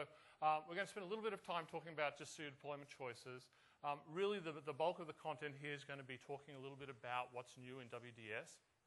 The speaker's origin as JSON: {"language": "English", "town": "Brisbane", "region": "Queensland", "country": "Australia", "tie": "born or raised there", "accent": "Australian", "moved": "yes", "lives_now": "Redmond, United States", "said": "I've been over in Redmond now for 9 years. I'm originally an Australian, if you can tell from the accent. Grew up in Brisbane, lived on the coast for about 12 years before moving over to Microsoft over in Redmond."}